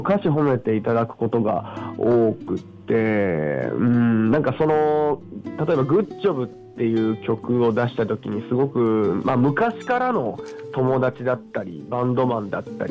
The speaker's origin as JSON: {"language": "Japanese", "region": "Shizuoka", "country": "Japan", "moved": "as an adult", "lives_now": "Aichi, Japan", "said": "まあ、僕もともと静岡県出身なんですけれども、で大学行くのをきっかけに、まあ、愛知に来まして"}